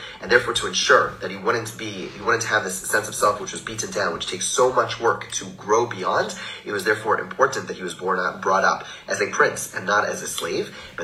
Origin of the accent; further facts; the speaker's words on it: Canada; I have a perk of growing up in Canada.